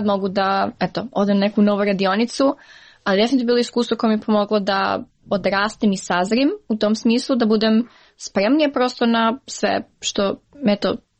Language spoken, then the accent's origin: Serbian; Niš, Southern and Eastern Serbia, Serbia; imam loš akcent kad pričam engleski, imam akcent kad pričam srpski, što sam iz Niš